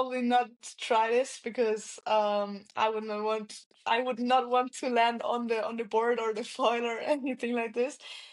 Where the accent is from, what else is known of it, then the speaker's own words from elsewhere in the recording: Vienna, Austria; English is a second language; I'm from Vienna, it's 8 hours by car.